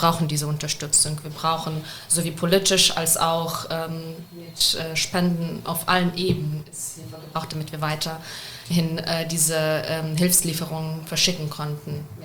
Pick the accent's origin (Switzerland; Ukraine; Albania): Ukraine; also ich persönlich auch, bin aus der Ukraine